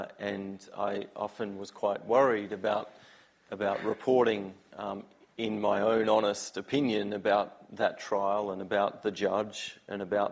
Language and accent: English; Australia; where are you from? And we'll say, Australia.